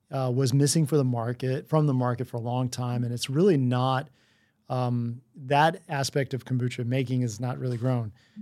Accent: Texas, United States; now in Austin, United States; I'm Jewish. I grew up in East Texas, which was very difficult, for someone who, was told that they were going to go to hell constantly

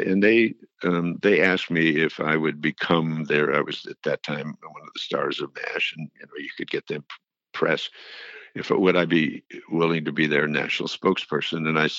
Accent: West Hollywood, California, United States; I grew up in West Hollywood and thought that the Marine Corps

